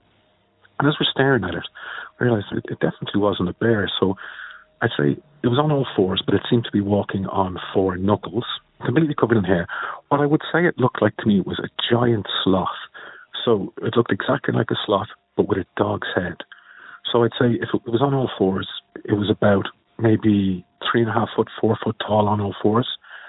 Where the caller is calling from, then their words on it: Dublin, Leinster, Ireland; I'm calling from Dublin in Ireland.